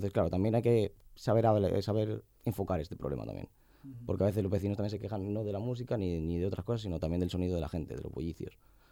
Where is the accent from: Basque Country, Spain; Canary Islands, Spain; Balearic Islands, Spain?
Balearic Islands, Spain; Formentera; si somos de Formentera y la gente que quiere llevar bien sus negocios, tenemos que adaptarnos